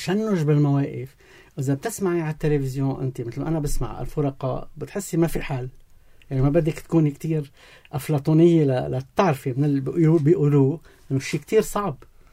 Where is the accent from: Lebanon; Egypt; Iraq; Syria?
Lebanon; نحن لبنانيين،